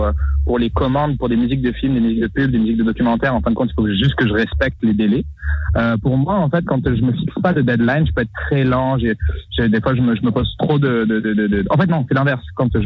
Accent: south of France, France; now in Montreal, Canada; moi, je viens de France à la base, du sud de la France, puis j'ai déménagé il y a 7 ans à Montréal

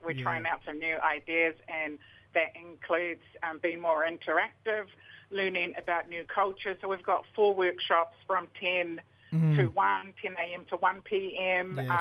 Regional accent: Tonga; now in Cairns, Australia; I'm from Tonga.

